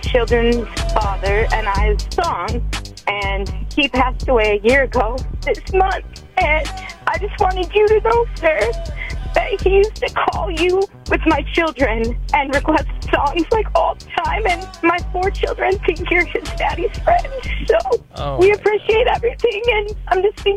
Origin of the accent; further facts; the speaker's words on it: Little Falls, Minnesota, United States; Little Falls, Minnesota